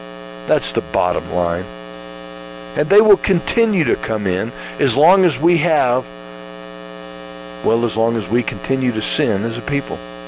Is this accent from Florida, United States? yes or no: yes; Florida, United States; You know, I'm from Florida. Richard, I'm from Florida.